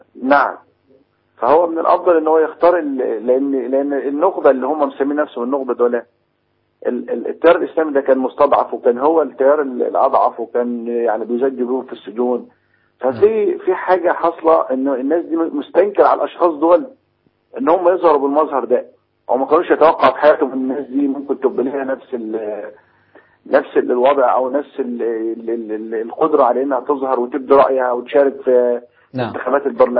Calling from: Asyut, Asyut Governorate, Egypt; انا بكلم حضرتك من اسيوط، احنا عندنا الاوضاع هنا كويسه ومفيش مشاكل

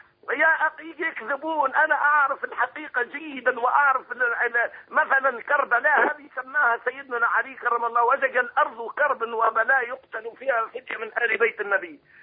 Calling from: Tunisia

